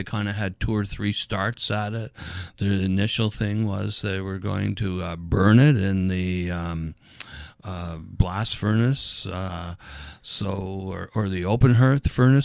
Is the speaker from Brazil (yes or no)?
no; Sydney, Nova Scotia, Canada; And it was a big part of my life growing up in Sydney, and, you know, in my youth and in my adult life.